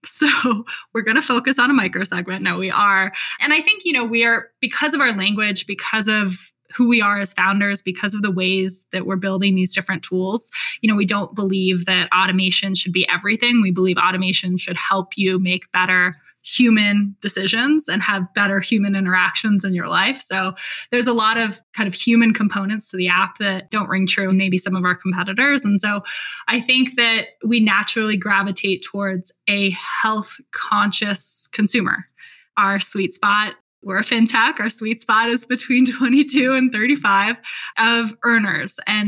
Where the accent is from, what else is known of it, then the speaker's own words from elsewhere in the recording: Florida, United States; And I've met both the Williams sisters, and I grew up in South Florida